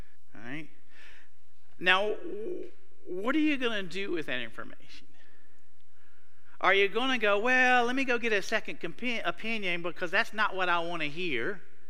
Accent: North Carolina, United States; So I grew up near Greensboro, so I went to Southeast Guilford High School.

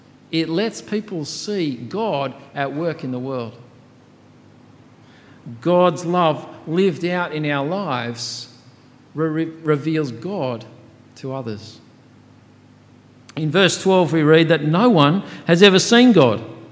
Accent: Sutherland Shire, New South Wales, Australia; bred in the Sutherland Shire. Don't hold that against me. I know I've been there for about 30 years, grew up there, got my accent there, got most of my heritage there, and then for 4 years I went over to the States.

